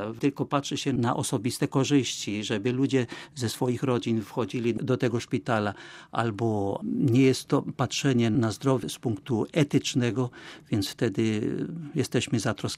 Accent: Opole Voivodeship, Poland; urodziłem się koło Opola, pamiętam moje dzieciństwo, sąsiedzi, dzieliliśmy się nawzajem.

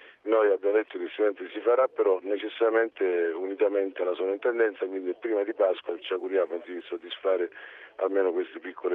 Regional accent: Sicily, Italy; io sono siciliano

